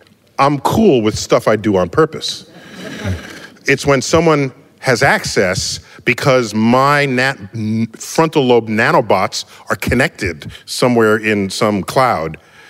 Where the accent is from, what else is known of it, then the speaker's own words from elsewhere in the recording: Bronx, New York, United States; I grew up in the West, in the Bronx, right?